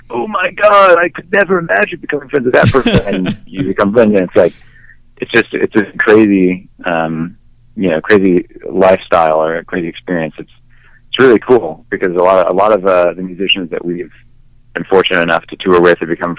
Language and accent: English; Austin, Texas, United States; we're from Austin and we're sort of isolated geographically from the rest of the world.